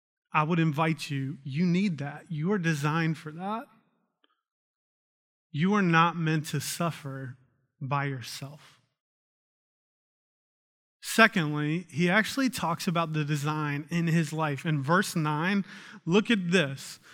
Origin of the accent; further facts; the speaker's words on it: the South, United States; especially I grew up in the South, so in the church I grew up in, it felt like everyone was perfect all the time.